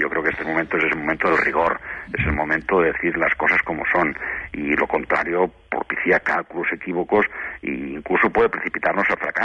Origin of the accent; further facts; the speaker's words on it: Alcampell, Aragon, Spain; sobrevolar el territorio de mi pueblo de Alcampell